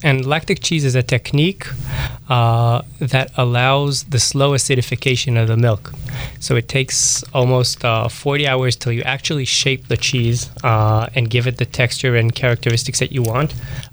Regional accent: Israel; In the Judea Mountains.

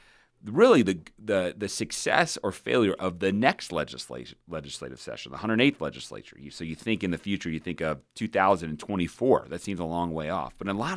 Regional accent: Omaha, Nebraska, United States; I'm originally from Omaha even, which sort of makes it doubly worse.

